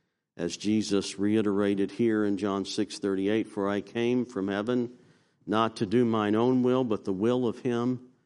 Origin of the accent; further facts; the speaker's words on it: Virginia, United States; now in Florida, United States; And I grew up in Virginia. I went to college in South Carolina. I youth pastored in Georgia. I've been here in Florida for 20 years